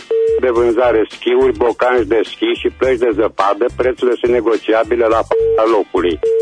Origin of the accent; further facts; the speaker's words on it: Reșița, Caraș-Severin, Romania; sunt din Reșița